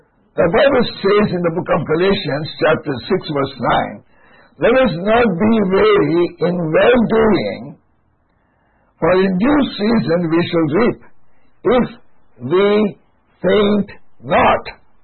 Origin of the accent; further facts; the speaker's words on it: Mysore, Karnataka, India; When I think about a lady coming all the way from Florida to my hometown, Mysore, she lived 30 years and she was able to see about 50 young people come to know Jesus Christ.